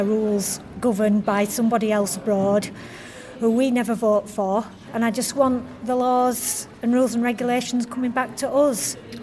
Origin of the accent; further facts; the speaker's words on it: Bradford, Yorkshire and the Humber, United Kingdom; now in Carnforth, United Kingdom; I'm from Bradford originally. I now live in Carnforth